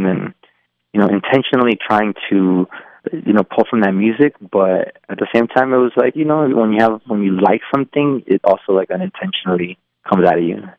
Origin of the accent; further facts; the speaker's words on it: California, United States; And we're from Southern California, removed from a lot of these places where this music was created